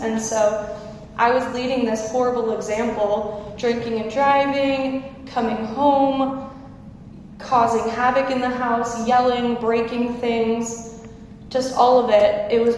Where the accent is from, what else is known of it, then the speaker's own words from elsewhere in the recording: Los Osos, California, United States; I grew up in Los Osos, born and raised.